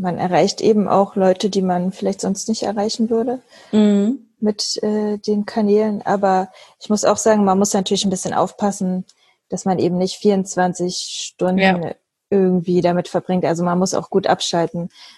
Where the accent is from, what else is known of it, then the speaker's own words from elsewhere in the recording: Bitterfeld-Wolfen, Saxony-Anhalt, Germany; Eigentlich komme ich aus Bitterfeld-Wolfen, also das ist in Sachsen-Anhalt.